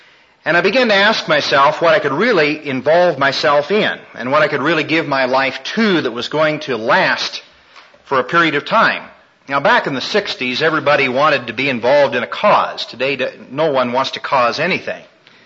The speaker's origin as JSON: {"language": "English", "town": "Smith Center", "region": "Kansas", "country": "United States", "said": "Now, I come from Smith Center, Kansas. Has anybody ever heard of Smith Center, Kansas?"}